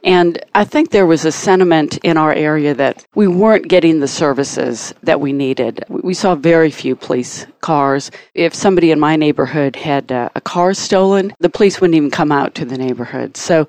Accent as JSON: {"language": "English", "region": "Illinois", "country": "United States", "tie": "born or raised there", "moved": "yes", "lives_now": "Atlanta, United States", "said": "Well, I've lived all my adult life in the Atlanta area, probably 40-some years. I grew up in Illinois, but came here in the 70s."}